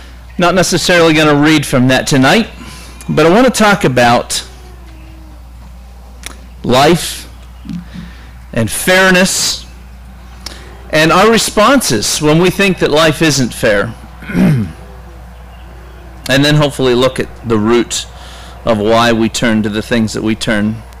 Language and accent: English; Pennsylvania, United States; Brother Steve said I'm from Pennsylvania, and that's true. May not quite be the part of Pennsylvania you typically think of. We're all the way up in northwest Pennsylvania, so think Lake Erie and Niagara Falls, up that way.